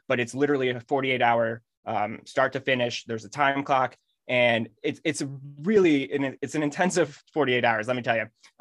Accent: Massachusetts, United States; we're both from the Massachusetts area.

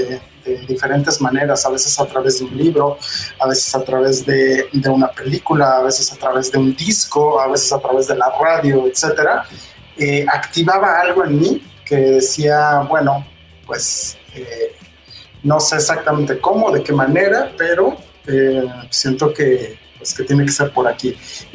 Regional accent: Mexico City, Mexico; Sí, soy oriundo de la Ciudad de México.

